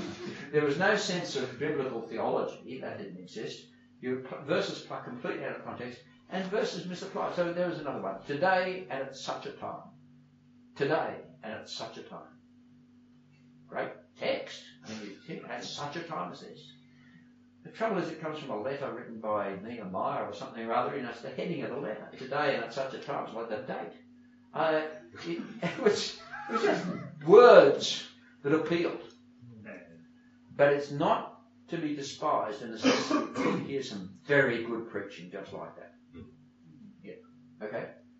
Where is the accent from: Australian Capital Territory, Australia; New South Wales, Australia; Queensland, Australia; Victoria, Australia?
New South Wales, Australia; Sydney; particularly where I grew up in Sydney.